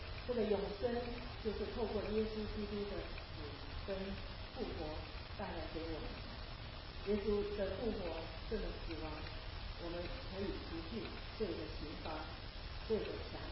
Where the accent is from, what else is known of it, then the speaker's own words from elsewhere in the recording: China; 这个神迹在2000年之前发生在中东的地区发生，跟我们中国人民隔得很远